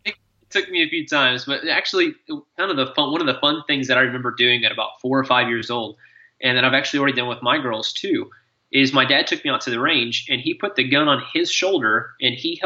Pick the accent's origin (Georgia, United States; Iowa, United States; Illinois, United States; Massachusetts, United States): Georgia, United States; I grew up in Georgia near Atlanta, and darkness comes in about 6 o'clock.